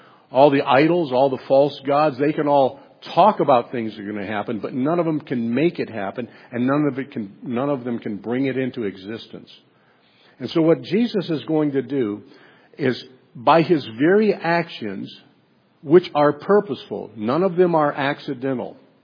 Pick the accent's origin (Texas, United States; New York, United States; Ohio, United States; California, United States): Ohio, United States; If I said to you … I grew up in Ohio, and I owned a pool hall, and I married … All of that's true.